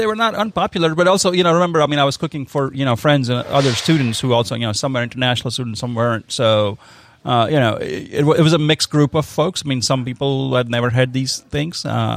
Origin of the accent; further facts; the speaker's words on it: India; I grew up in India, which, you know, as many people know, has a huge bureaucracy